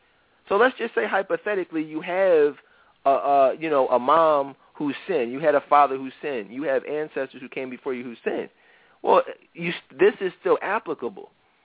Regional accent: Philadelphia, Pennsylvania, United States; Cool, Philly, my hometown.

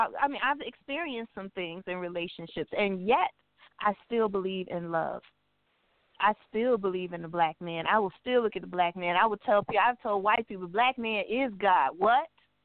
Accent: Mississippi, United States; moved away as an adult; now in Baltimore, United States; it was my first time really living away from home like that. I'm from Mississippi. So he brought me here to Baltimore, Maryland, where I knew no one.

